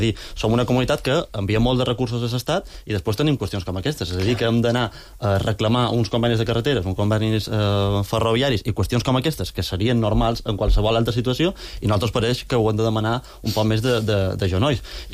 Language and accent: Catalan; Balearic Islands, Spain; com a mallorquí